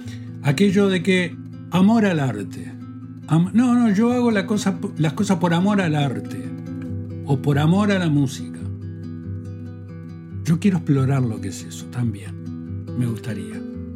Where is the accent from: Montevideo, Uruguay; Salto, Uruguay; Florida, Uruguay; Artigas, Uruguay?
Salto, Uruguay; born there; Yo soy nacido en Salto